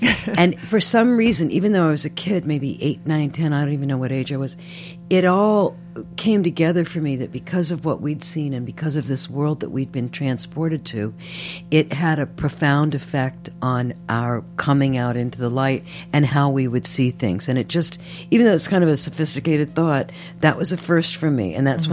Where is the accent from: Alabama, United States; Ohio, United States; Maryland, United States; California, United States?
Ohio, United States; Columbus; I literally can't remember the first film I saw because I grew up in Columbus, Ohio.